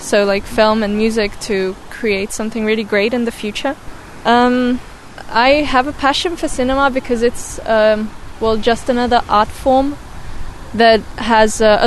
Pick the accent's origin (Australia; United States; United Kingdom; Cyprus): Cyprus; I'm 19 years old and I'm from Cyprus.